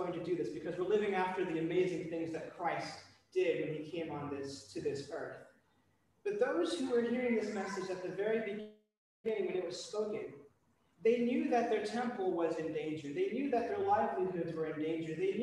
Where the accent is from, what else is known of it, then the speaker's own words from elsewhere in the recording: United States; So you can tell by my accent, I'm American.